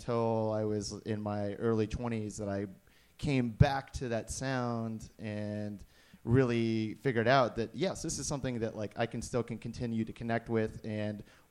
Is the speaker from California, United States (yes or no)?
no; Dallas, Texas, United States; I'm from Dallas.